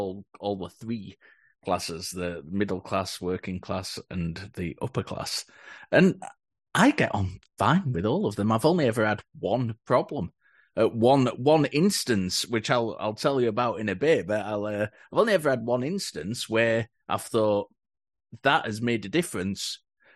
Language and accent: English; United Kingdom; Well, we're from Britain, so we I think it's a big thing here.